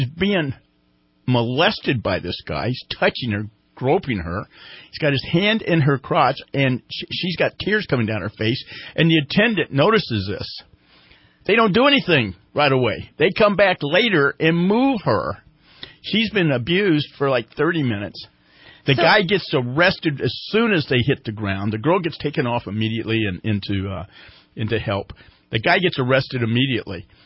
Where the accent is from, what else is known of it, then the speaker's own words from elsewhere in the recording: Nebraska, United States; I'm from Nebraska. I'm here. It's so beautiful.